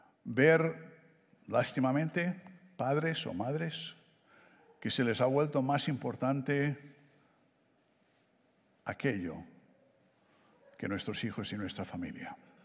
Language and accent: Spanish; Barcelona, Catalonia, Spain; fui criado en Barcelona, España.